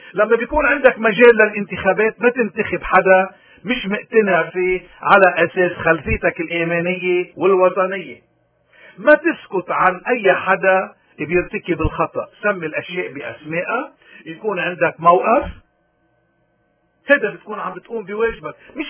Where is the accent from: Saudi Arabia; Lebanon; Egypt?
Lebanon; من هوني نحن كلبنانيين وين ما كنا، كنا إسلام، كنا دروز، كنا مسيحيين، كنا شيعة، موارني، روم، علوية، كاثوليك، شو ما كنا